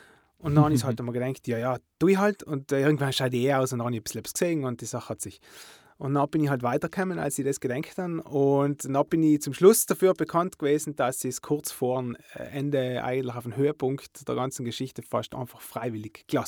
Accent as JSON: {"language": "German", "town": "Bolzano", "region": "Trentino-Alto Adige", "country": "Italy", "said": "Und ich bin aus Bozen und ich bin Sänger, ich bin Musiker, ich bin Songwriter."}